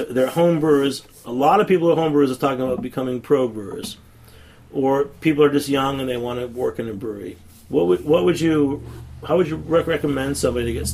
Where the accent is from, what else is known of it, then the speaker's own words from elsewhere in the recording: New England, United States; Being here, because I grew up in New England too, and it's like, wow, these old houses haven't changed